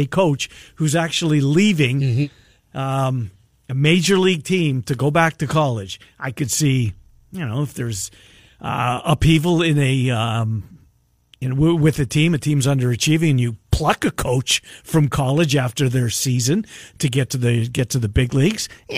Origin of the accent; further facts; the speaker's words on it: Minnesota, United States; Yeah, growing up in the Twin Cities and rooting for LSU college baseball.